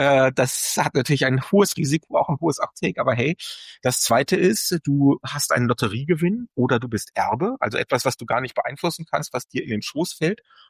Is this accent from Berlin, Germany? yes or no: no; Lower Saxony, Germany; moved away as an adult; Mein Geburtsort, wo ich die ersten 19 Jahre verbracht habe, das ist ja der Landkreis Lüchow-Dannenberg, das Hannoversche Wendland.